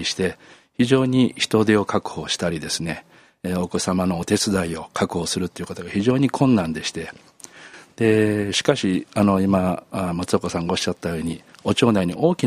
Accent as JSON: {"language": "Japanese", "region": "Kyoto", "country": "Japan", "tie": "born there", "said": "生まれたのは京都市内で"}